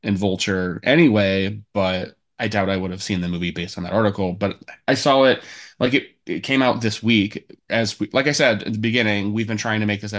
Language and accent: English; Midwest, United States; I'm the white guy I'm a white guy from the Midwest.